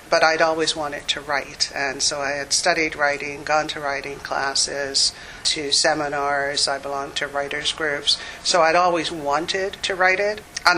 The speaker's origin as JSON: {"language": "English", "town": "Newry", "region": "Northern Ireland", "country": "United Kingdom", "tie": "born or raised there", "said": "I was born and raised in Newry with my grandmother, which is an area in South County Down"}